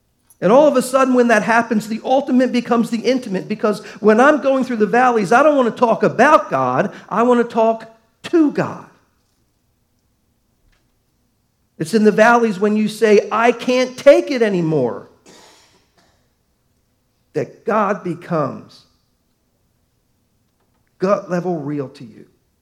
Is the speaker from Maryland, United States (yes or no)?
yes; Baltimore, Maryland, United States; I always thought that was cool when I was a little kid growing up on Cortez Road in Baltimore.